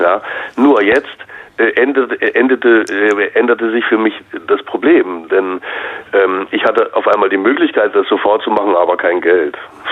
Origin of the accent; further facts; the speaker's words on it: Leipzig, Saxony, Germany; also born or lived in Mecklenburg-Vorpommern; ich bin zwar in MacPom geboren, aber in Leipzig aufgewachsen.